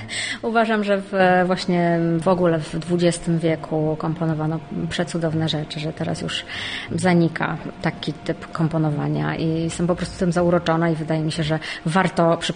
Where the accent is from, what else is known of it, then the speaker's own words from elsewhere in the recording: Lubliniec, Silesian Voivodeship, Poland; Ja pochodzę z Lublińca, także to jest niedaleko Wielunia